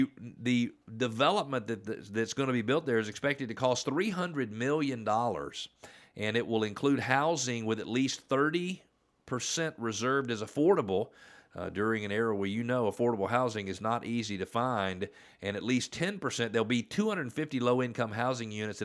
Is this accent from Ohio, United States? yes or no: no; Atlanta, Georgia, United States; So I grew up in Atlanta. Every year we went to the Nutcracker at the Civic Center.